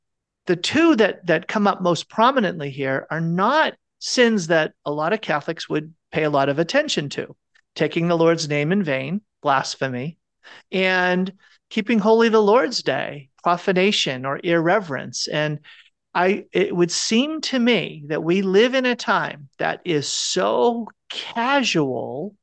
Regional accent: Massachusetts, United States; I grew up in Massachusetts and we had these blue laws where stores were closed on Sunday.

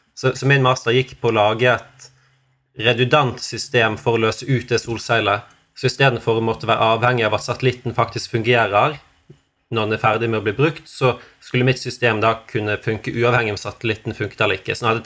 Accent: Bergen, Vestland, Norway; Jeg er fra Bergen.

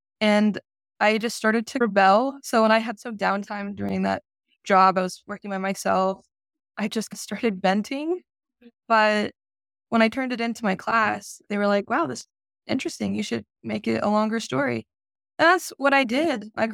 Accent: Idaho, United States; it's based in my home state of Idaho. And it's always helpful to go to the small towns that I'm writing about, or I've lived here my whole life

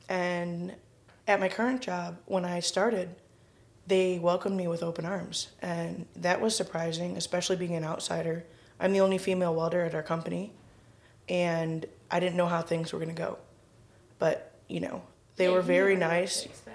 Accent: Rochester, New York, United States; As Brittany said, I am 23. I am born and raised in Rochester, New York.

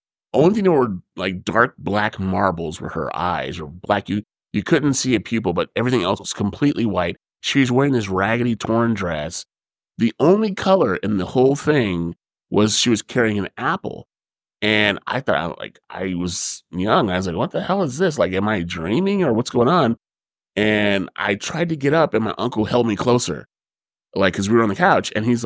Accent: Las Vegas, Nevada, United States; It's in Las Vegas, as everybody knows I'm from Vegas.

